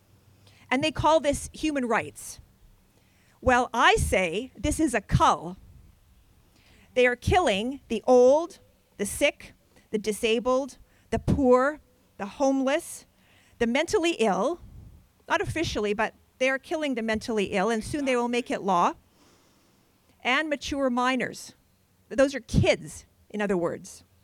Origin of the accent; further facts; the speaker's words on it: Canada; I am a Canadian born and raised